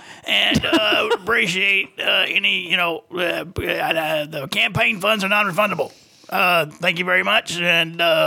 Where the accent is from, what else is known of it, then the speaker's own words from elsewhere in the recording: United States; born there; Seriously, and I was born in the United States and everything, just like it said.